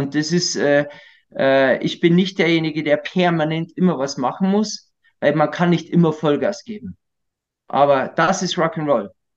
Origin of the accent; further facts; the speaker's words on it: Palling, Bavaria, Germany; so sind wir wohlbehütet in Palling aufgewachsen und die Sehnsucht der Berge war permanent in uns